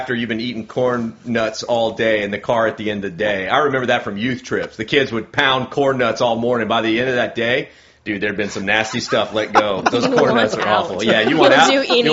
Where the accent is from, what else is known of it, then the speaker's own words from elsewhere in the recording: Comanche, Texas, United States; born there; I grew up eating those things because I was born in Comanche